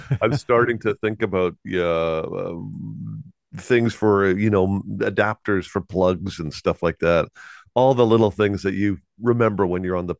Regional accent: Canada; I think as a Canadian musician, you better like touring because our country is so huge

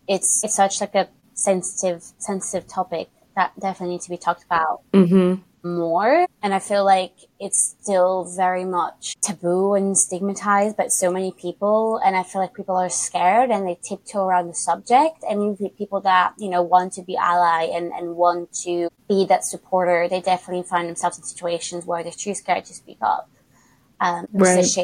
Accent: France; also born or lived in Italy / United Kingdom; now in Australia; I'm Italian, my family is Italian, but I grew up in France, so I went to school in France, and then I did uni in the UK, and then obviously as a result of that, I found myself in Australia for a job after uni

